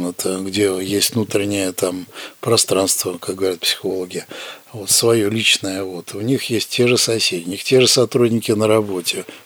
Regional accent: Moscow, Russia; Да, я родился и вырос в Москве, да.

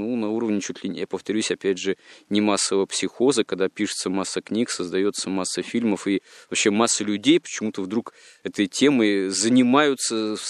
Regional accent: Yekaterinburg, Sverdlovsk Oblast, Russia; я сам родом из Свердловска бывшего, да, ныне Екатеринбурга.

